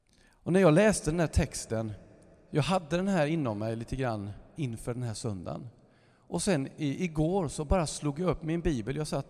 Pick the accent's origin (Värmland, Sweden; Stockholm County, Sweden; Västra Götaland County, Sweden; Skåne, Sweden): Västra Götaland County, Sweden; Lysekil; Sionförsamlingen i Lysekil där jag är uppvuxen.